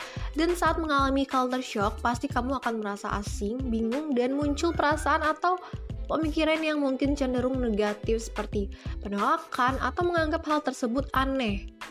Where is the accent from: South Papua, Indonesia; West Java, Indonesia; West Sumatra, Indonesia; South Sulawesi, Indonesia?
West Sumatra, Indonesia; Padang; soalnya aku pakai aku kamu. Dari Padang itu udah biasa.